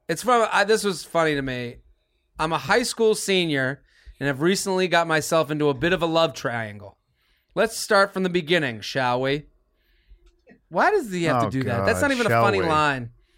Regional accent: Needham, Massachusetts, United States; I'm from Needham, outside of Boston. So I went to Needham High.

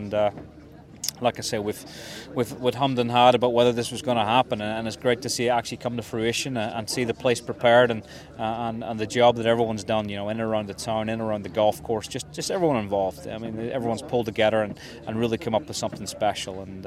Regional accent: Portrush, Northern Ireland, United Kingdom; growing up in Portrush, lived here all my life, and always dreamed of playing something rather large on the Royal Portrush links

